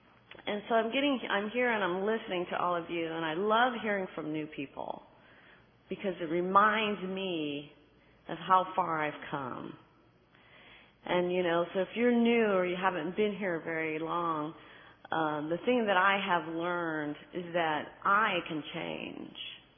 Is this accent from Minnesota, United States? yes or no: no; San Jose, California, United States; I am from San Jose, California. Just hop and a jump over.